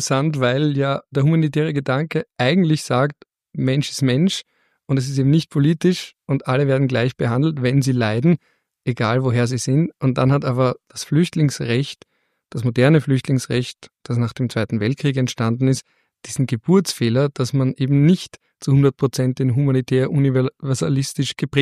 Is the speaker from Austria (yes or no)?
yes; Austria; nach 1945 waren wir vielleicht nicht mehr so ganz Deutsche, aber so richtig als Österreicher, so wie heute, die sich dadurch definieren, dass sie eben nicht Deutsche sind